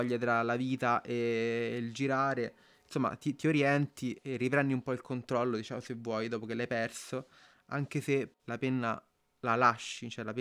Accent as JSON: {"language": "Italian", "town": "Rome", "region": "Lazio", "country": "Italy", "tie": "born there", "said": "ho 29 anni e sono nato a Roma."}